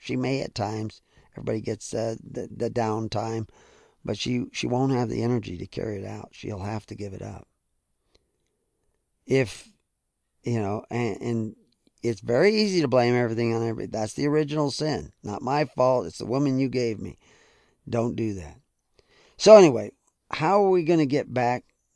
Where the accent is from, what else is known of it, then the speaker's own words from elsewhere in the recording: the South, United States; I grew up in the South. My parents were from the North, but I grew up in the South.